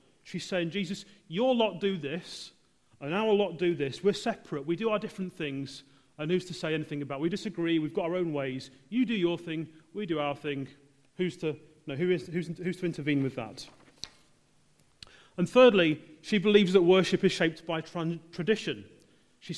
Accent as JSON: {"language": "English", "region": "England", "country": "United Kingdom", "said": "most of us in this room are British."}